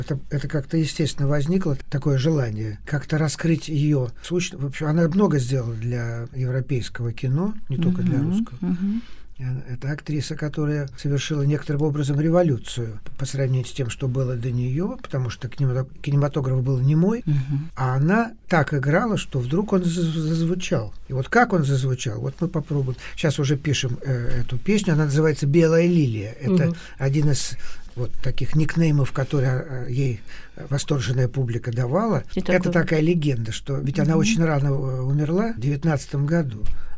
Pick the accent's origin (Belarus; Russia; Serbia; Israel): Russia; Saint Petersburg; Мы, сегодняшние петербуржцы, мы через современную мировую музыку пришли ко всему.